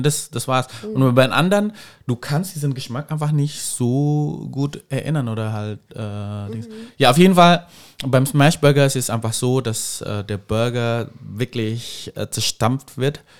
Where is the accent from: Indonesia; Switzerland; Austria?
Indonesia; German is a second language; Und ich komme ja aus Indonesien